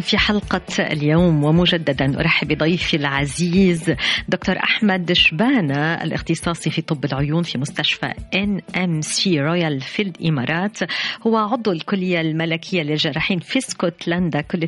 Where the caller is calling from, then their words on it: Khartoum, Sudan; من الخرطوم